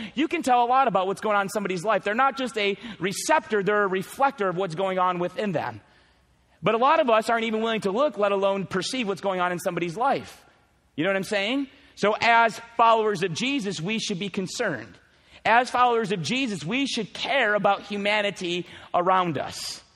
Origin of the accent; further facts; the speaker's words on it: United States; Americans, I'm American, so I can be real with you guys as Americans.